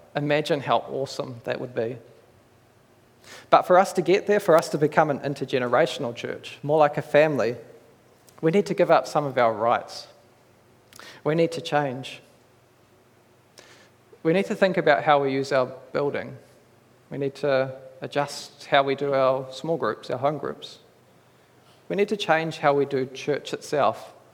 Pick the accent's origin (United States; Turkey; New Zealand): New Zealand; accent: Kiwi; with my Kiwi accent, difference and difference, and that's not up, but that's right, are pretty much the same word.